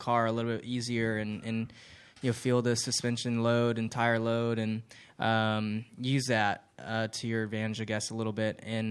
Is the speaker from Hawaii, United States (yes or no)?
no; California, United States; also born or lived in Southern US; I'm from California, but I've spent enough time in the South that 100 degrees here is not a big deal.